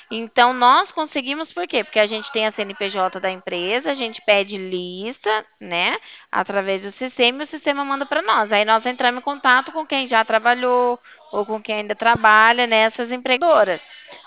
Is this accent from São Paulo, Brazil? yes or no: no; Cornélio Procópio, Paraná, Brazil; Eu sou aqui de Cornélio, o senhor sabe Cornélio aqui, pertinho de Londrina?